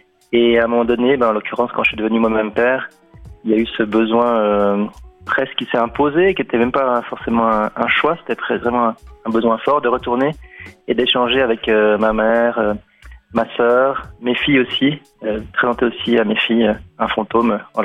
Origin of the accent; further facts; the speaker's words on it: Vaud, Switzerland; moi je viens de la vallée de Joux, je viens d'une région, enfin il n'y a pas que là-bas, mais une région peut-être encore un peu plus où les hommes ont un peu plus de peine à se livrer